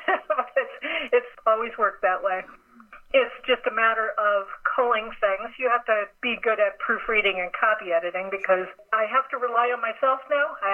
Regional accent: Indiana, United States; I grew up in Indiana, so we had snow.

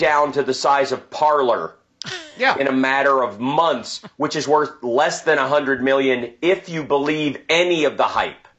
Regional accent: Ohio, United States; I'm from Ohio.

